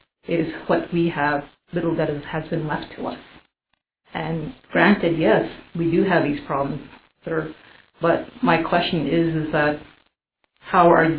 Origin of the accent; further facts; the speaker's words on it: Alberta, Canada; I'm a student at the University of Lethbridge. I'm a Cree from Northern Alberta.